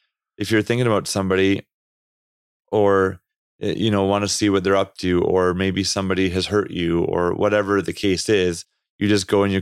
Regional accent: Canada; accent: Canadian; There's my Canadian accent.

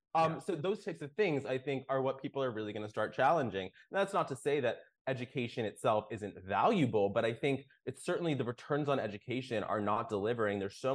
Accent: United States; But I think also my journey as an Indian American, I think is very different than even other people my age.

